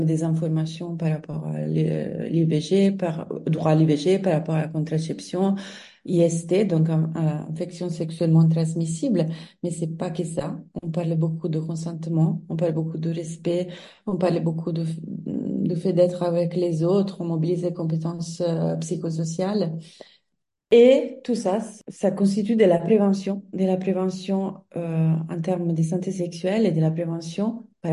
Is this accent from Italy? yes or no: yes; Italy; accent: Italian; French is a second language; now in France; je pense qu'on entend bien que je suis italienne ou qu'il y a un accent quelque part.